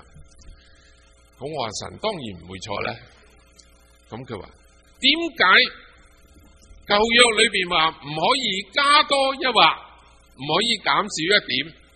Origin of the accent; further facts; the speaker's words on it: China; 不懂、我们中国人就是这样的，你挺靓仔喎